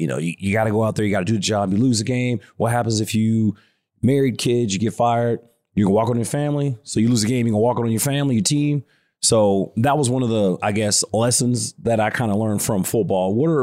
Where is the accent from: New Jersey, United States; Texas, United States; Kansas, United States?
Texas, United States; I think I'm a Texas kid. I'm from Central Texas.